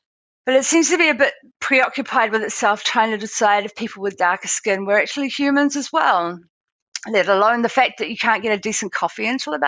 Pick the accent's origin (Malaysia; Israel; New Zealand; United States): New Zealand; I come from New Zealand, which is famous for being actually paradise.